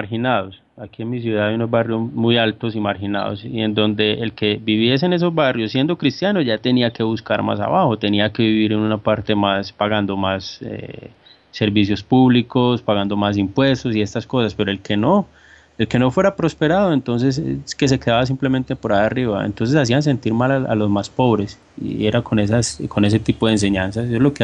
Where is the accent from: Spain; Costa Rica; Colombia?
Colombia; Medellín, Antioquia; acá en Medellín, en mi ciudad, o aquí en mi país